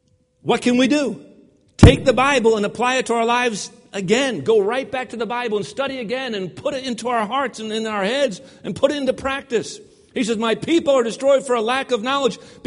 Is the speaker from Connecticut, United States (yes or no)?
yes; Connecticut, United States; I went back to visit my parents in Connecticut, in my hometown where I went to high school.